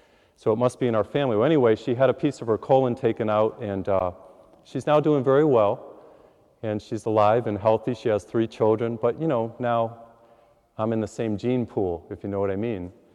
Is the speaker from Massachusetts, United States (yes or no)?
yes; Massachusetts, United States; now in Houston, United States; I was flying from Houston, where I live, to Boston. I had a mission last Lent up in Massachusetts, where I grew up.